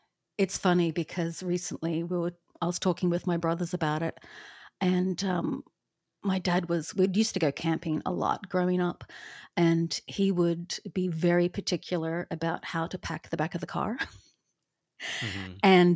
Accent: Queensland, Australia; also born or lived in Melbourne; now in United States; No, actually, we were living in Melbourne prior to us moving out to the US, but I was born in Queensland.

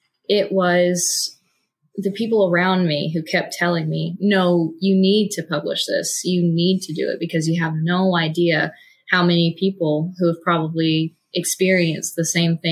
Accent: the South, United States; As a Southerner, that just breaks my heart into a million butter crumbles.

